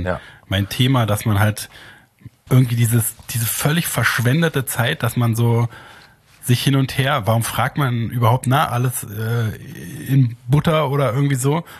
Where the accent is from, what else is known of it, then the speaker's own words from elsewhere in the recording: Germany; das ist mir als Deutscher sehr wichtig.